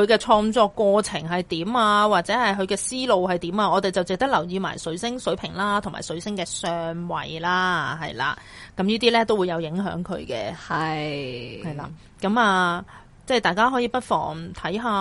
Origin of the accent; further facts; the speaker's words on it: Hong Kong; 我哋香港人可以点？